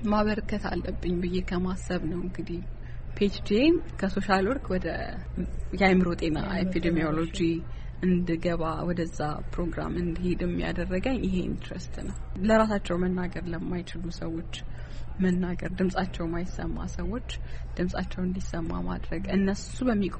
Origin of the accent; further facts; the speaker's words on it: South Ethiopia, Ethiopia; born there; also born or lived in Arba Minch / Wolaita Sodo / Hawassa; የተወለድኩት ደቡብ ክልል ውስጥ ዳውሮ ዞን ዛኔ የተወለድኩት። ቤተሰቦቼ በጣም እኔ ልጅ ያለሁኝ ይንቀሳቀሱ ስለነበረ ብዙ ይዞሩ ስለነበር አርባ ምንጭ ተምሬ ያለሁኝ እስከ ሰባተኛ ክፍል ወላይታ ሶዶ፣ ከዛ ዳውሮ